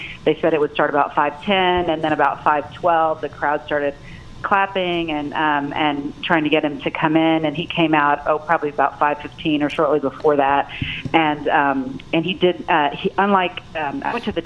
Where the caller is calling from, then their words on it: Springdale, Arkansas, United States; Hey, I'm calling from the Senator Cotton Town Hall in Springdale.